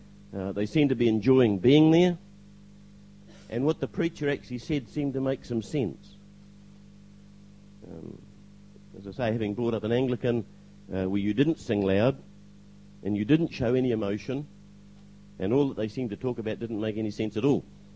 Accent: Cambridge, East of England, United Kingdom; I come from Cambridge. I was born there. What education I had was had in Cambridge, because I left at the end of the fourth form.

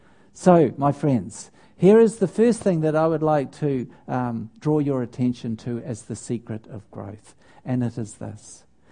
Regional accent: Auckland, New Zealand; He knew that I was from Auckland, and he said, oh, I'd like to tell you a story.

